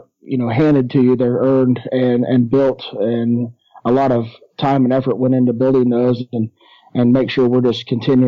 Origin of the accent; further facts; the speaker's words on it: Shawnee, Oklahoma, United States; Well, I grew up in Shawnee, Oklahoma